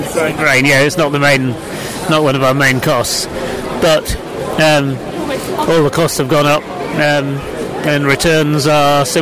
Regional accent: East Midlands, United Kingdom; Well, we're farmers from Lincolnshire.

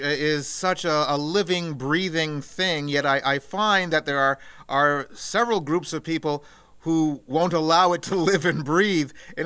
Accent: Canada; because I grew up here in Canada, Canadian kid.

